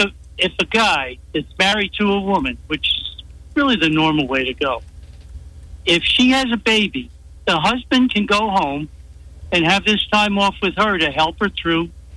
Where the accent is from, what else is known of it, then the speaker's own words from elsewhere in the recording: New Jersey, United States; I'm from New Jersey, so that's close enough to New York to know that that's the way they are.